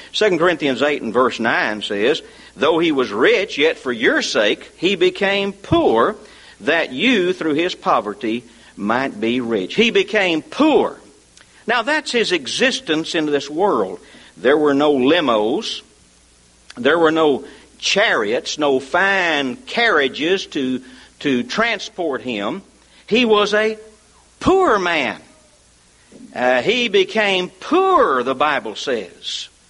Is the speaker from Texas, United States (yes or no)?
yes; Kennedale, Texas, United States; And I'd say, "Well, I'm from Kennedale."